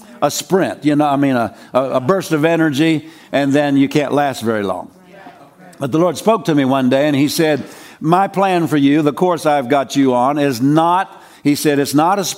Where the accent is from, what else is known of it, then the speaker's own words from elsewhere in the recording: Pennsylvania, United States; When we grew up in Pennsylvania, we had a neighbor who was Pennsylvania has a lot of apple orchards.